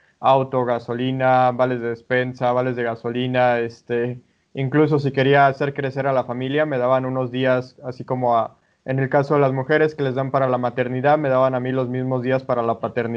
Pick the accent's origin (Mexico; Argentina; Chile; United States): Mexico; Soy un joven de México de 28 años